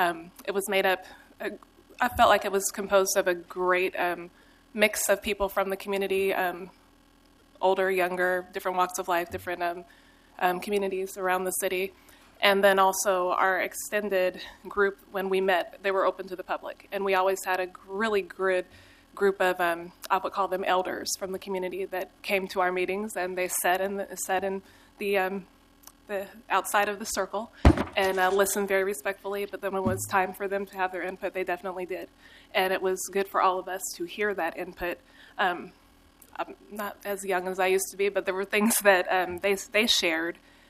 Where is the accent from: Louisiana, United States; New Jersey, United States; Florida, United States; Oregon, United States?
Oregon, United States; Portland; as a person born and raised in Portland, grew up in Boise neighborhood